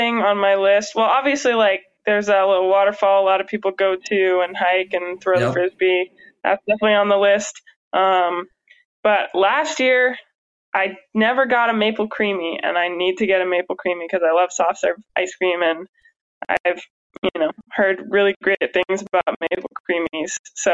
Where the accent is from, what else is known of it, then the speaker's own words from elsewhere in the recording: Pacific Northwest, United States; You know, I grew up in the Pacific Northwest, so it's kind of similar, like, you know, a lot of trees, a lot of clouds and fog up in the trees, and just beautiful, beautiful rolling hills and mountains up here